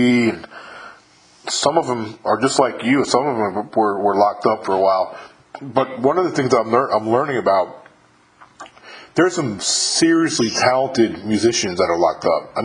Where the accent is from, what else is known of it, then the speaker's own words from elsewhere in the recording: New York, United States; I'm from New York originally, and when I grew up, I'm an old man compared to you. I'm in my 50s already.